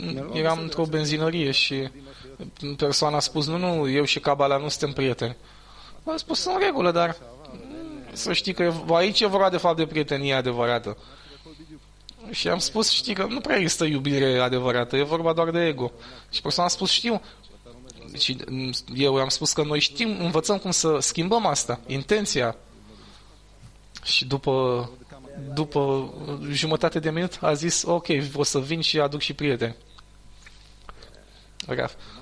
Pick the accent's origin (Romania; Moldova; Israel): Israel; Rishon LeZion, Central District; Ca de exemplu, ieri la birou, în Rishon, în orașul natal.